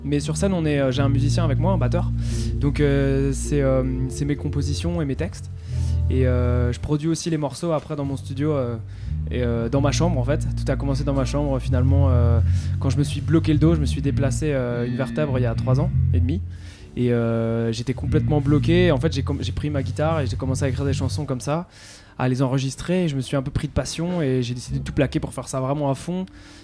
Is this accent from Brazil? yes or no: no; Brittany, France; j'ai hésité à écrire en breton aussi, comme je suis breton